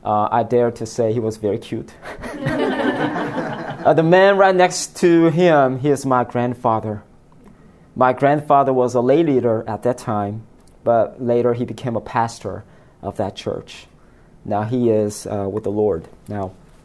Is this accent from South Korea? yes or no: yes; South Korea; I am from South Korea. We just finished the Winter Olympic game. But I am fourth generation Christian, third generation pastor, minister.